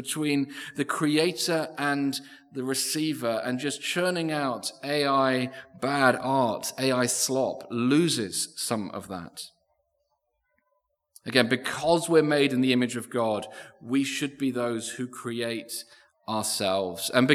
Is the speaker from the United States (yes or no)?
no; United Kingdom; because I'm British and that's what we do.